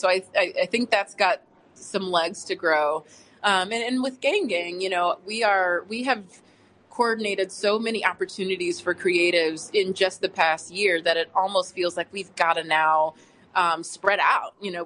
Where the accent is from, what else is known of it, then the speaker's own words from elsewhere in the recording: Indianapolis, Indiana, United States; But we love Indianapolis. You know, I'm from Indianapolis.